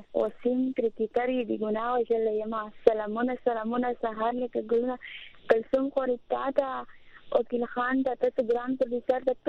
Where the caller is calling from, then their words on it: Kohat, Khyber Pakhtunkhwa, Pakistan; کوهارت نه